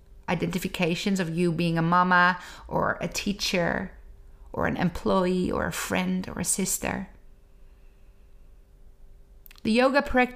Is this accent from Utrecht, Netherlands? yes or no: yes; Zeist, Utrecht, Netherlands; I'm teaching a lot of classes around Amsterdam and in my hometown Zeist, and, you know, getting really back on it.